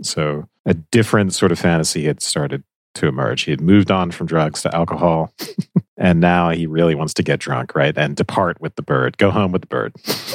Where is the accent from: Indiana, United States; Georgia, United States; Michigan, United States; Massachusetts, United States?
Georgia, United States; Well, I'm from Georgia, so I'm allowed to say these things.